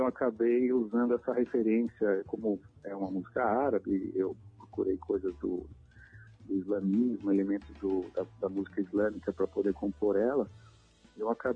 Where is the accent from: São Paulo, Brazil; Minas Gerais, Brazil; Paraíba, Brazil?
São Paulo, Brazil; Tietê; Essa é bem a minha cara, assim, a minha raiz mesmo, porque eu sou da cidade de Tietê.